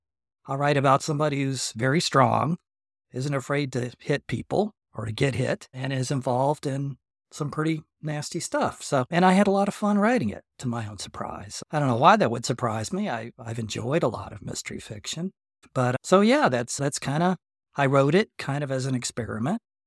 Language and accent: English; Gainesville, United States; And the two novels I wrote, you know, in my youth, they were set here in Gainesville, my hometown.